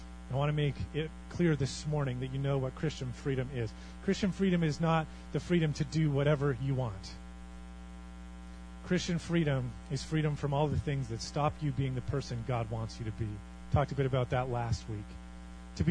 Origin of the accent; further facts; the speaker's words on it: Canada; born there; It's not really fair that I was born in Canada